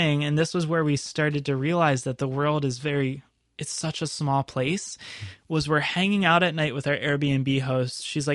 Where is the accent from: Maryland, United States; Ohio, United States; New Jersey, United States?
Maryland, United States; Pikesville; Because if you're from Baltimore, like, there's many different smaller towns within Baltimore. Like, I'm from Pikesville.